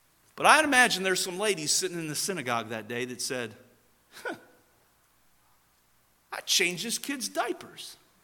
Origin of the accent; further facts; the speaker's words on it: Cincinnati, Ohio, United States; I told you I grew up in Cincinnati, Ohio. I've had the privilege to go back to that area and preach revival meetings over the years.